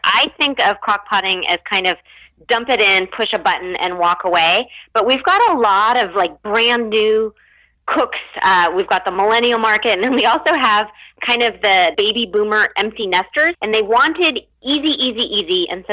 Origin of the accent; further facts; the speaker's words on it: California, United States; I'm from California. I can't go to a potluck unless there's a vegan and vegetarian option.